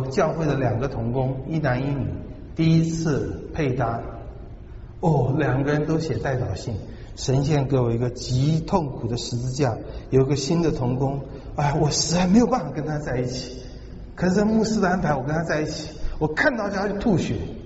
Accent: China; 我们中国人啊，绝对永不再成，一万年都不会，过两天就改变了。

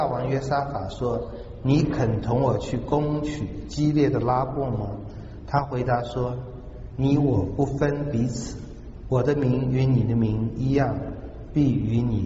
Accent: China; 我们中国人啊，绝对永不再成，一万年都不会，过两天就改变了。

